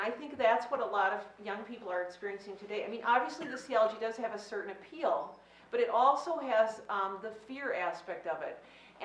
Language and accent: English; Northfield, Minnesota, United States; I was in college in my hometown, Northfield, Minnesota, going pretty much every Sunday to church at my home church, St. John's Lutheran Church